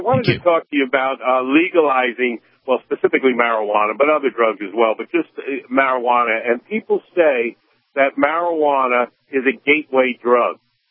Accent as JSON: {"language": "English", "town": "New York City", "region": "New York", "country": "United States", "said": "I'm from New York City"}